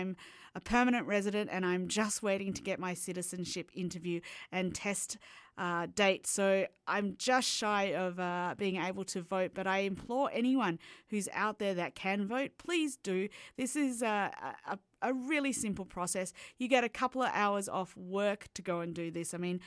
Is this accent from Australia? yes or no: yes; Australia; moved away as an adult; now in Canada; as you can tell by the accent, I'm not Canadian. I've lived here for 8.5 years. I'm from Australia